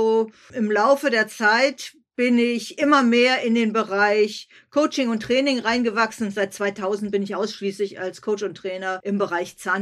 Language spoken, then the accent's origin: German; Berlin, Germany; also born or lived in Bonn; Ich bin in Berlin eingeschleppt worden mit 6 Wochen. Geboren bin ich in Bonn, aber ab der 7. Woche bin ich dann in Berlin aufgewachsen.